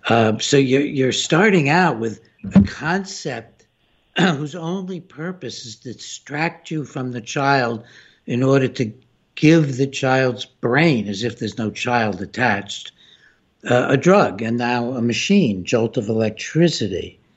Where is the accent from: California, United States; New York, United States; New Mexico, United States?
New York, United States; Ithaca; We have kids here at Cornell, which is in my hometown of Ithaca